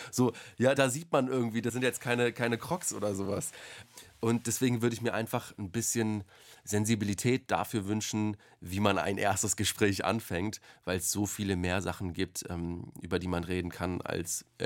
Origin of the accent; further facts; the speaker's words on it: Hesse, Germany; da das hier auch meine Heimat ist im Rhein-Main-Gebiet